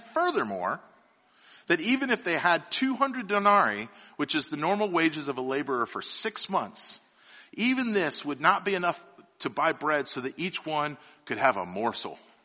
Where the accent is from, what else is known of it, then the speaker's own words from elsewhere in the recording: Annapolis, Maryland, United States; I'm from Annapolis, Maryland. I grew up there my whole life.